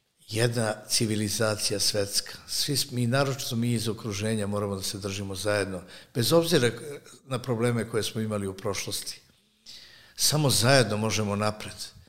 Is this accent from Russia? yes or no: no; Serbia; Mi sa ponosom ističemo da smo Srbi. Mi volimo svoju zemlju i svoj narod. Mi volimo našu majku Srbiju.